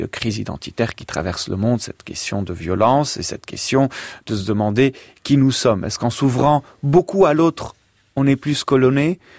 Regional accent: Lebanon; Mon enfance au Liban, bien sûr.

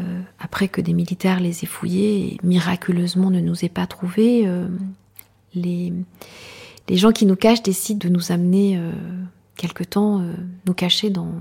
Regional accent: Rwanda; first language Kinyarwanda; French is a second language; je décide de prétendre ne pas comprendre le Kinyarwanda, qui est ma langue maternelle, qui est la langue que tous les Rwandais et toutes les Rwandaises parlent.

